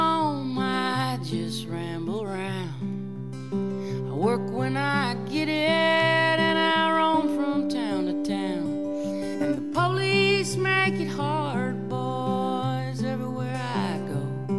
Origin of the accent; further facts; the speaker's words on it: the South, United States; I grew up in the South, so I always listened to country music, but mostly I heard bad country music